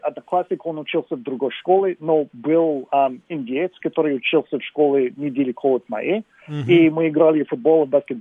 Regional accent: Michigan, United States; Russian is a second language; И я из Мичигана, это северный штат

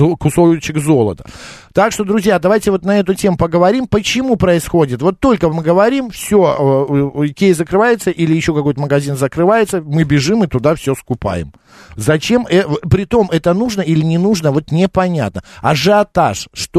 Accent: Moscow, Russia; I'm from in Russia, in Moscow.

